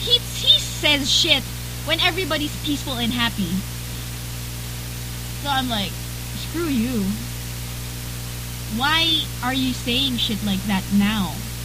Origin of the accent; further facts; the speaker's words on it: Philippines; I'm 21 years old. I'm female. I'm Filipino. I'm alone. I don't know Japanese.